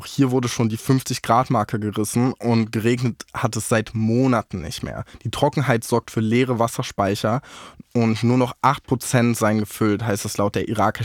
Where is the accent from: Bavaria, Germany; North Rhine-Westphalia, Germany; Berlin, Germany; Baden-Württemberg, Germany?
North Rhine-Westphalia, Germany; born there; ich als gebürtiger NRWler